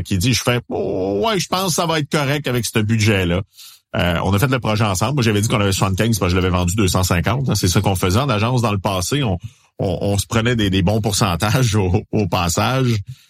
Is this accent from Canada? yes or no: yes; Quebec, Canada; On le réalise pas parce qu'on est du Québec.